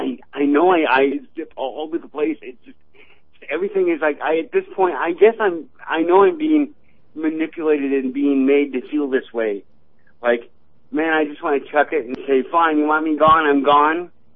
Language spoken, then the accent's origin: English; United States; You know, I'm an American.